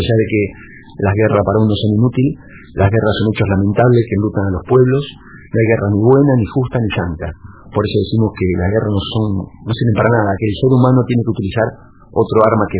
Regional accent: Mercedes, Buenos Aires Province, Argentina; now in Mar del Plata, Argentina; Vivo en Mar del Plata después de mucho tiempo, me fui a estudiar a Mar del Plata y a vivir y a radicar en Mar del Plata. Tengo mitad de la vida hecha en Mercedes y mi otra mitad en Mar del Plata.

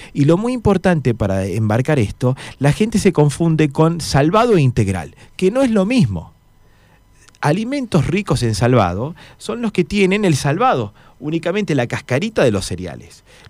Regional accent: Argentina; nosotros, como buenos argentinos, abusamos.

